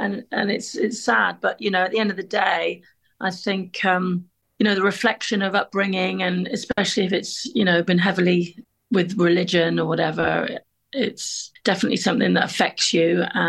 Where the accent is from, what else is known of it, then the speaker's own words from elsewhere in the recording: Ireland; the church, the whole church thing growing up in Ireland is very prominent, so.